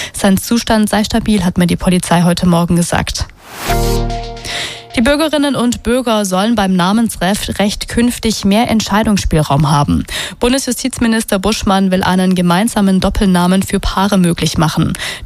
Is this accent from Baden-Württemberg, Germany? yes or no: yes; Mössingen, Baden-Württemberg, Germany; in meinem Heimatdorf Mössingen.